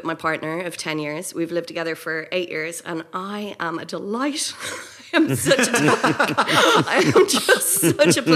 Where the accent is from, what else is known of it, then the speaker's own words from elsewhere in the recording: Ireland; my family in Ireland, I'm from Ireland